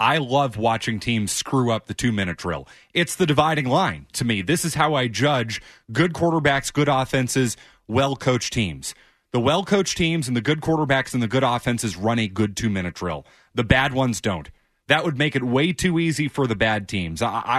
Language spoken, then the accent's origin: English; Boston, Massachusetts, United States; I'm from Boston, Mike.